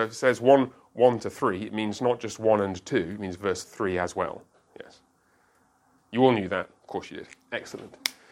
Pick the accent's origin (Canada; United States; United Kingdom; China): United Kingdom; Because I'm British.